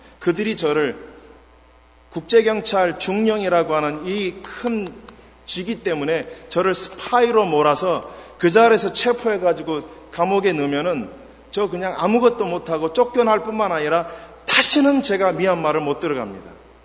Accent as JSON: {"language": "Korean", "country": "South Korea", "said": "저는 한국 사람은 저 혼자고"}